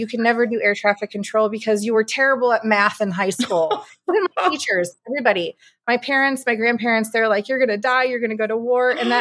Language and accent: English; Cuyahoga Falls, Ohio, United States; I am from Cuyahoga Falls, Ohio.